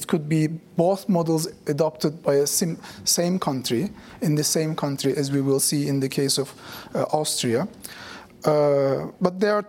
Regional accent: Turkey; So I come from Turkey.

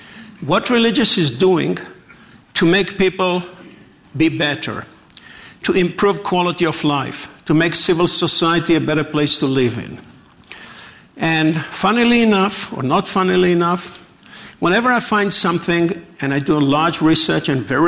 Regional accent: Israel; English is a second language; now in United States; I'm originally not from the United States. I'm originally from Israel.

